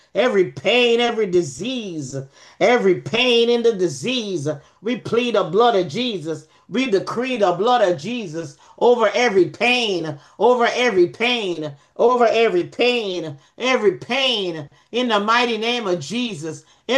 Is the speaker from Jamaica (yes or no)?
yes; Jamaica; I'm from Jamaica. I'm born and raised in Jamaica.